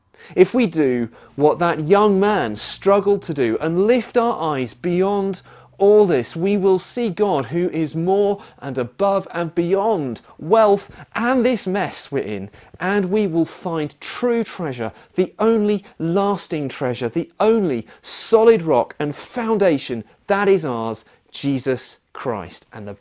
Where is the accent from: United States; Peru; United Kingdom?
United Kingdom; Let's be honest, we are British.